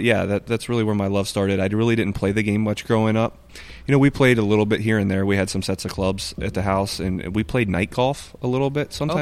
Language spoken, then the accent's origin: English; Ohio, United States; also born or lived in Akron; I'm Ohio born and raised. I actually grew up in Southeast Ohio. I was born in Akron, but moved that way when I was around 10 years old. And then came back up this way for college, went to Mount Union.